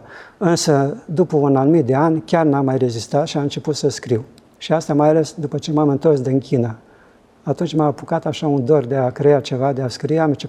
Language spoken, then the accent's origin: Romanian; Moldovița, Suceava County, Romania; M-am născut în Moldovița, un loc minunat din țară, din Bucovina.